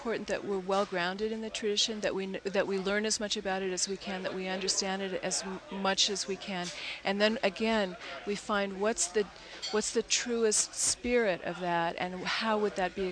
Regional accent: California, United States; now in Santa Fe, United States; Well, I come from Northern California, where I've been for the last 20 years

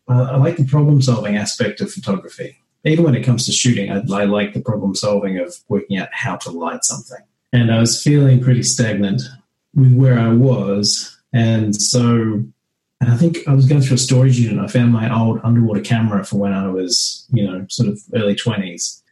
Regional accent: Central Coast, New South Wales, Australia; moved away as an adult; also born or lived in Sydney / Melbourne / New Zealand; so I haven't lived in Australia for nearly 16 years. And so where I grew up on the Central Coast, I ended up moving to Sydney, which was kind of your 18-year-old kind of transition to go to the big smoke.

